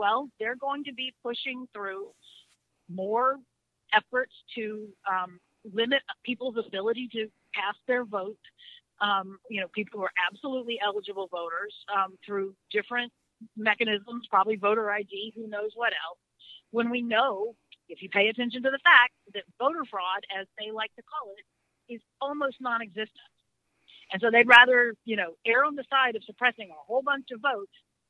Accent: New Orleans, Louisiana, United States; now in Minnesota, United States; So when Katrina happened and I watched all of that happen from here in Minnesota, upriver, worrying about my family and friends downriver

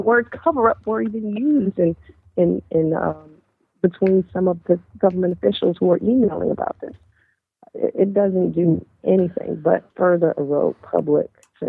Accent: Detroit, Michigan, United States; moved away as an adult; also born or lived in Portland; So yeah, I'm born and raised in Detroit, from Detroit, educated in Detroit public schools, and went away right after school, did an internship at the New York Times, and after that, I did the Oregonian.

